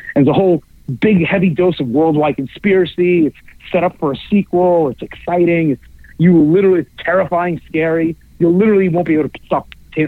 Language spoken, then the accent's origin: English; New York City, New York, United States; So I was always obsessed with that idea of growing up in New York and taking the subways and commuting to work all the time.